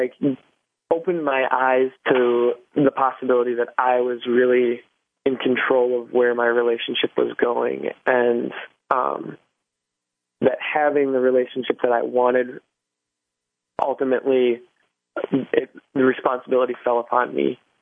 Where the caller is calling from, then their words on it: Minneapolis, Minnesota, United States; Yes, indeed. I'm calling from Minneapolis.